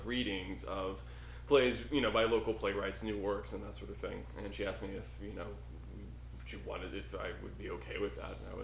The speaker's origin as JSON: {"language": "English", "region": "the South", "country": "United States", "said": "maybe it's because I'm from the South, but I meet people that are that nice, and I'm just immediately suspicious of them."}